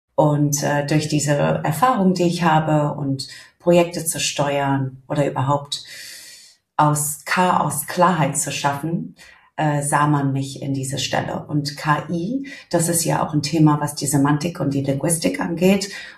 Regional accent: United Kingdom; German is a second language; now in Germany; ich bin Britin, das stimmt. Allerdings schon sehr, sehr lange in Deutschland. Habe mir auch die Sprache gut aneignen können auf dem Weg meines Aufenthalts.

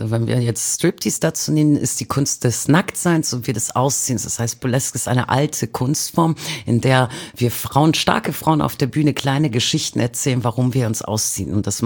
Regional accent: Bremen, Germany; in meiner Heimatstadt Bremen

